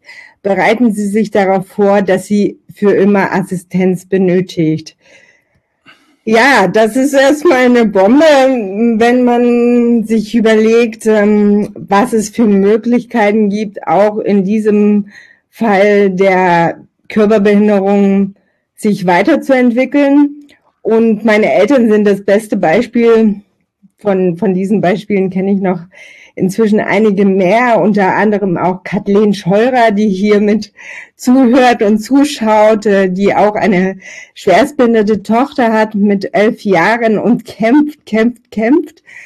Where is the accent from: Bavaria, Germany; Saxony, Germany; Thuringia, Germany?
Saxony, Germany; Meerane; Ich bin in Merane geboren, das liegt quasi in Italien, tatsächlich aber in Sachsen bei Chemnitz und Zwickau. Ich habe dort eine sehr, sehr schöne Kindheit verbracht